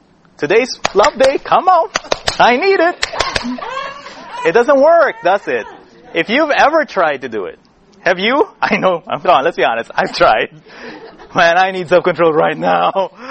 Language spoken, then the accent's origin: English; Philippines; From the Philippines. We're in typhoon area, okay?